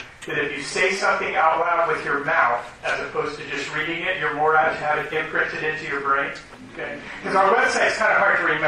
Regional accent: East Coast, United States; moved away as an adult; also born or lived in California; I'm actually not a native of California. I'm actually from the East Coast. But in order to prove to you that when I moved to California, I lived there for 29 years

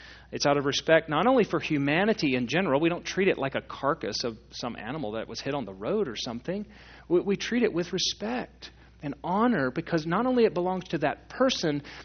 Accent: Texas, United States; I mean, I grew up in Texas, but I live here in Oklahoma.

